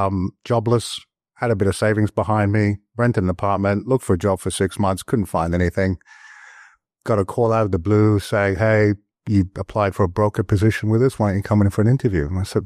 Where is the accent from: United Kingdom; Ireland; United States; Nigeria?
United Kingdom; London; accent: Cockney; So my Cockney accent ended up becoming a very stiff New York accent.